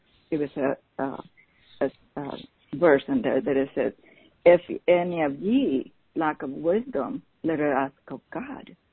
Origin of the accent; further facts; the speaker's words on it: Mexico; English is a second language; now in United States; I grew up back in Mexico and everything